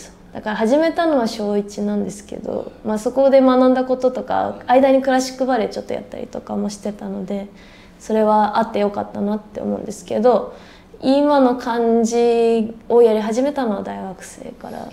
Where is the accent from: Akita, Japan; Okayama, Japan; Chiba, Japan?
Akita, Japan; also born or lived in Tokyo / Sendai; 29歳です。出身は東京なんですけど、秋田と仙台でほぼちっちゃい頃過ごして、またこっちに戻ってきたって感じです。